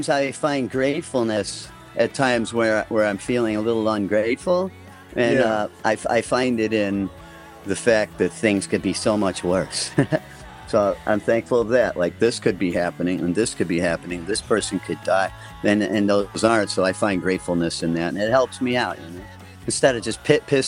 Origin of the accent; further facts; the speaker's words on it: Blue Island, Illinois, United States; Born and raised in Chicago. It's called Blue Island. It's just south of Chicago. It's basically South Chicago.